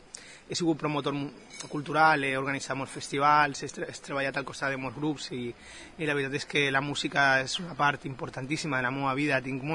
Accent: Valencian Community, Spain; En general, jo crec que sóc valencià, me sent d'ací, però també tinc els meus arrels en Latinoamèrica i això no ho negue, no?

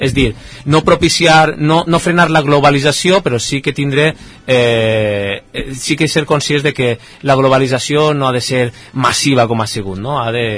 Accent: Oliva, Valencian Community, Spain; nosaltres, els que som d'Oliva, posar més en valor el que tenim

